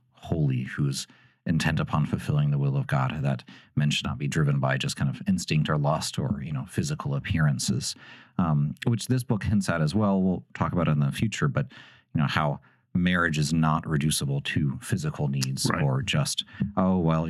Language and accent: English; Texas, United States; I'm from Texas.